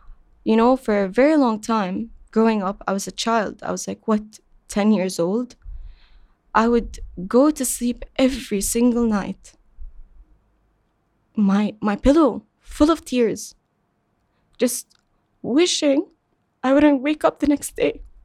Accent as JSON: {"language": "English", "country": "Qatar", "tie": "born or raised there", "said": "So I was born and raised in Qatar my entire life. I went to the same school my entire life. I lived in the same home my entire life."}